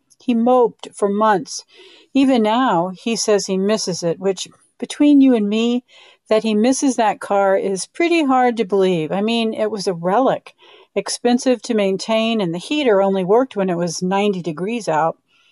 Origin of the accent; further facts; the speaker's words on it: Dodge City, Kansas, United States; For HPPR Radio Readers … from Dodge City, Kansas.